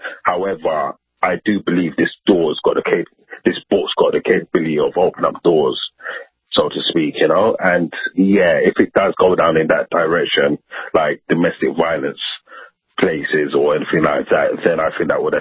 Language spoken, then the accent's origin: English; London, United Kingdom; me personally, I was brought up in Northwest London, so I know a lot of the corner roads, things like that.